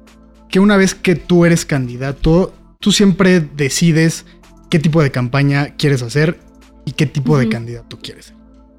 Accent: State of Mexico, Mexico; Todos somos mexiquenses, todos vivimos aquí.

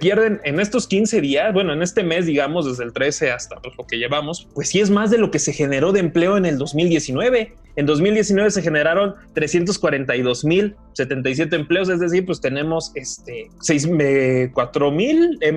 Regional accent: Mexico; refleja mucho de lo que vivimos como mexicanos todos los días.

